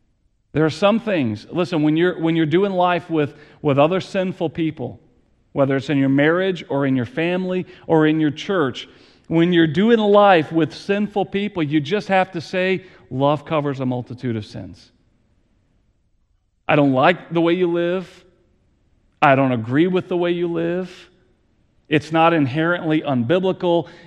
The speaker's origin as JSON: {"language": "English", "region": "Texas", "country": "United States", "tie": "born or raised there", "said": "you know, I was raised in Texas. You're here in the Midwest. Now I'm in the Midwest."}